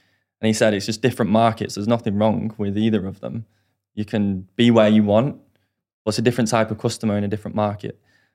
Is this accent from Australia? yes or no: no; Bolton, North West England, United Kingdom; I'm from Bolton. So a small town just outside of Manchester.